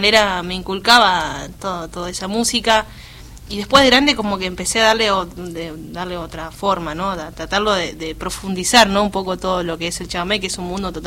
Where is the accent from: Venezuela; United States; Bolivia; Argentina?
Argentina; Buenos Aires; born there; Yo sí, de acá, de Buenos Aires.